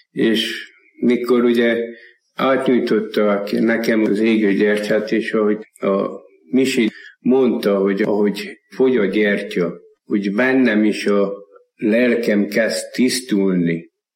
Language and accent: Hungarian; Somogyvár, Somogy, Hungary; én egy állami gondozott gyerek voltam. Somogyváron nevelkedtem, ahol 14 éves koromig voltam.